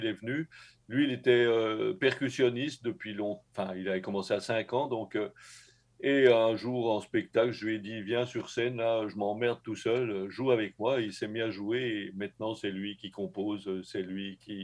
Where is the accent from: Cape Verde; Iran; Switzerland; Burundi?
Switzerland; moved away as an adult; now in France; J'étais bûcheron en Suisse, je suis parti de la Suisse à 20 ans, je me suis retrouvé en France